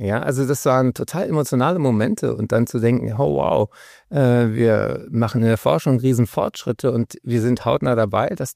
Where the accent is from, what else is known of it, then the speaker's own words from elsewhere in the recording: Berlin, Germany; ich bin ja Berliner.